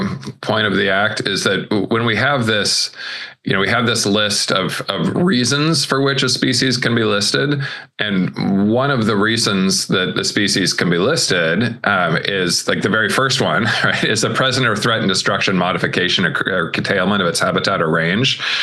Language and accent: English; Lawrence, Kansas, United States; I grew up in Kansas and in a kind of little blue bubble city, Lawrence, Kansas, in a pretty big red state.